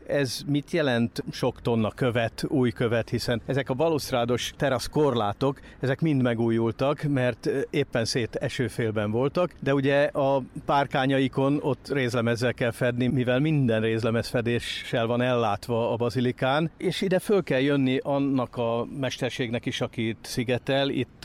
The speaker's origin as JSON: {"language": "Hungarian", "town": "Miskolc", "region": "Borsod-Abaúj-Zemplén", "country": "Hungary", "said": "mi miskolciak vagyunk, és viszonylag közel élünk Kassához."}